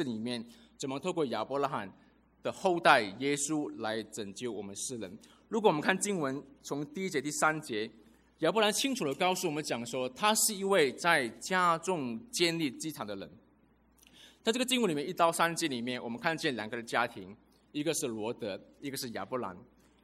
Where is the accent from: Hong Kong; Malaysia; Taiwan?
Malaysia; moved away; also born or lived in Auckland, New Zealand / Nelson, New Zealand / Singapore; 那我从小到大我一直不断的搬家，我从马来西亚移民到纽西兰的奥克兰城市，那我从奥克兰城市后来我又走到兰岛的尼尔森去念书，那念完书之后呢，后来我又回到奥克兰城市里面去住。